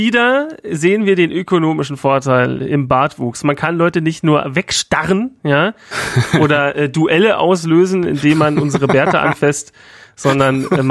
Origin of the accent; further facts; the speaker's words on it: Berlin, Germany; aber ich bin Berliner und ich gehöre dahin.